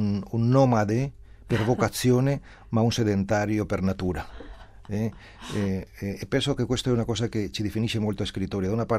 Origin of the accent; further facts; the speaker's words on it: Madrid, Community of Madrid, Spain; Italian is a second language; molto conosciuto in Spagna, è stato tradotto in tantissime lingue e ha avuto un'importanza grande nel mio paese